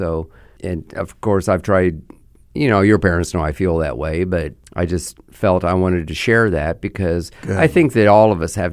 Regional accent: Lakeland, Florida, United States; little did we know growing up in Lakeland, Florida, how could we have envisioned in the 60s all that's happened since then?

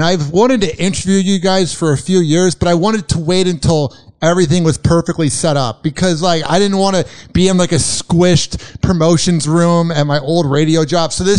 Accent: Chicago, Illinois, United States; I'm from Chicago, so.

